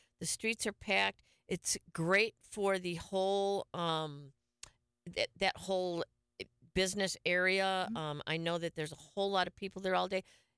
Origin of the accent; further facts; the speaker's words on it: Detroit, Michigan, United States; I'm from Detroit.